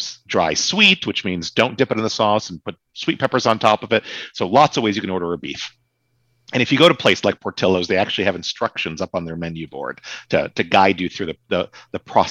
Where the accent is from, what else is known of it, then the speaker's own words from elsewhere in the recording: Illinois, United States; And I grew up on the South Side, and my family, you know, we were White Sox people, very much so.